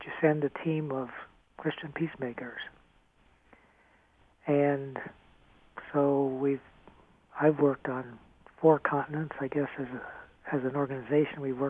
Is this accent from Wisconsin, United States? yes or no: no; Ohio, United States; also born or lived in Michigan; now in North Manchester, United States; I grew up in Ohio and Michigan. We live presently for the last 37 years in North Manchester, Indiana, on a farm.